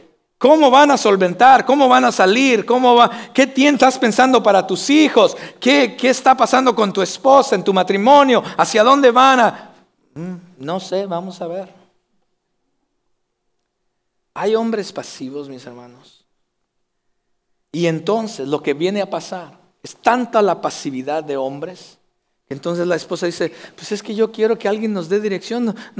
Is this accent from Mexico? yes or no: yes; Jalisco, Mexico; Yo soy de Jalisco y decimos que en Jalisco somos los meros, meros.